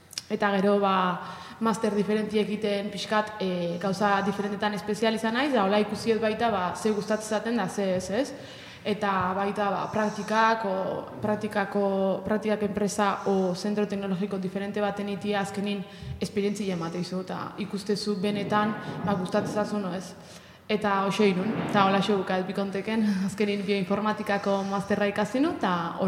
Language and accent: Basque; Azpeitia, Basque Country, Spain; Ba, Azpeitiarra naiz